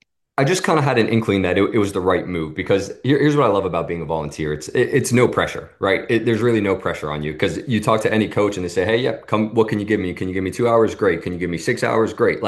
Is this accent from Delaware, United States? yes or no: no; Pittsburgh, Pennsylvania, United States; moved away as an adult; I'm a kid from Pittsburgh growing up in the city, and then I go out to the suburbs of New Jersey in a place that, probably 99 out of 100 people have never heard of.